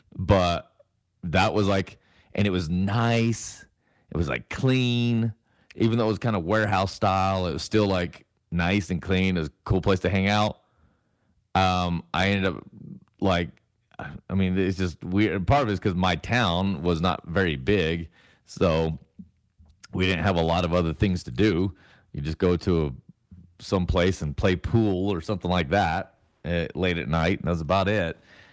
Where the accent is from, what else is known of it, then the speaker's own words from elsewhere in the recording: Tennessee, United States; I remember growing up in Tennessee when we got a Super Walmart for the first time.